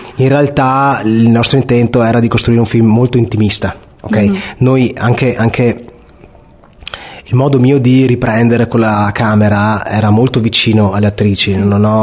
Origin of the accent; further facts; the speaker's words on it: Vicenza, Veneto, Italy; io sono di Vicenza, quindi sono nato e cresciuto nella nebbia.